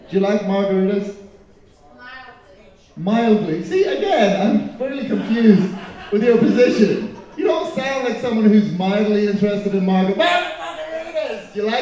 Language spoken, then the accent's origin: English; Ireland; now in Chicago, United States; I'm like the one person who doesn't, because I'm Irish, see?